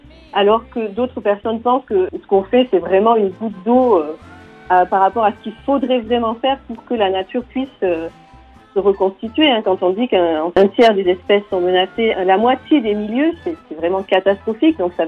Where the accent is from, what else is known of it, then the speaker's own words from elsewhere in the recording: France; même si je ne pouvais pas voter à l'époque là-bas en tant que Française.